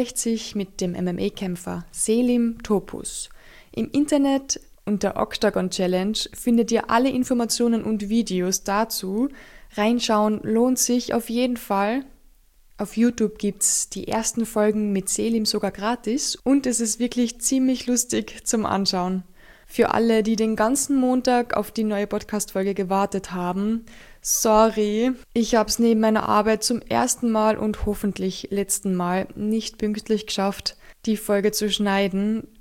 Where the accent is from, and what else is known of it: Austria